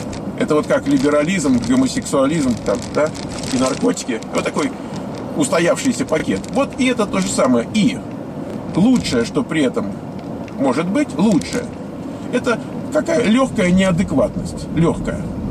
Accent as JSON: {"language": "Russian", "country": "Russia", "accent": "Russian", "said": "У меня акцент русский."}